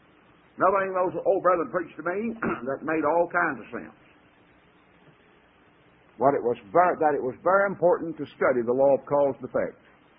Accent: Texas, United States; even though he is from my home state, doesn't make any difference

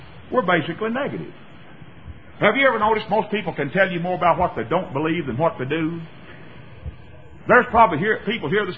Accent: Graham, Texas, United States; My hometown, actually I live 8 miles out of town, but my hometown, Graham, Texas, like a lot of West Texas towns, is built on a huge square.

